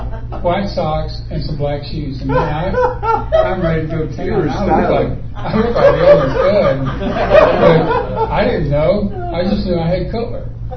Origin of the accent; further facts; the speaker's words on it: Texas, United States; Now, I grew up in Texas, and ever since I was this big, I have been taught by deacons in the Southern Baptist Church